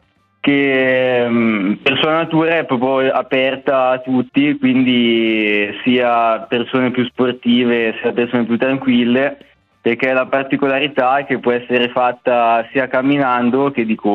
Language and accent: Italian; Carimate, Lombardy, Italy; il mio paese, c'è anche un castello lungo il percorso, il castello di Carimate